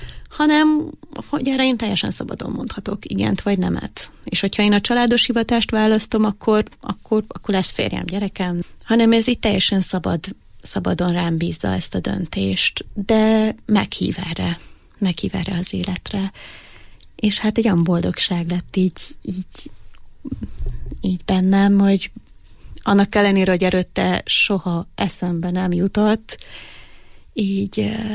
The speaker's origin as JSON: {"language": "Hungarian", "region": "Budapest", "country": "Hungary", "tie": "born or raised there", "said": "amikor nálunk Pasaréten nőttem fel"}